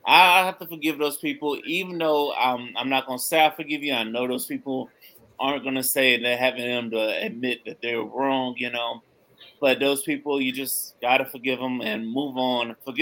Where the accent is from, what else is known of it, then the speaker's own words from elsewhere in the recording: the South, United States; I was raised in the South, you know, so I was taught that you always be courteous